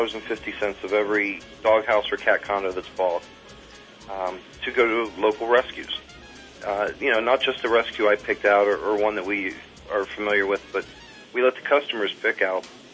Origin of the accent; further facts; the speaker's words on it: Cincinnati, Ohio, United States; accent: Cincinnati; I'm not from New York. That's the second time you've said that. That's a Cincinnati accent.